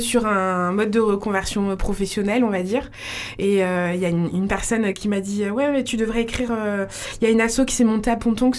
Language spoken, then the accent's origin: French; Grand Est, France; Moi, je viens d'Alsace.